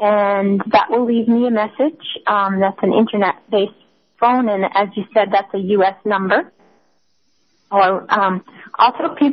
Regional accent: Boston, Massachusetts, United States; now in Chile; I'm from Boston, so you don't have those kind of harsh winters, so we thought we could, you know, live a nice, comfortable lifestyle here.

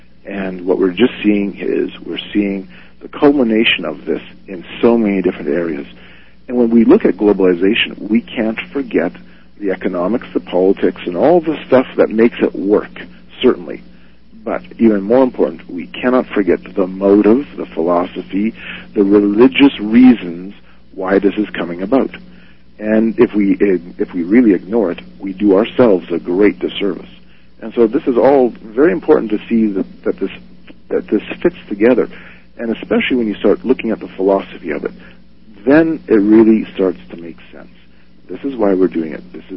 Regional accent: Canada; I'm not even an American. I am in a larger context. I'm a Canadian. My home country is Canada.

